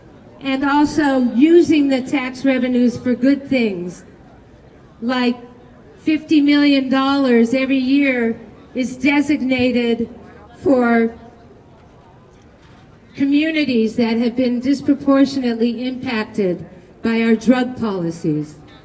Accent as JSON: {"language": "English", "region": "California", "country": "United States", "said": "I come from California, where I'm happy to tell you that we are finishing up a petition drive right now"}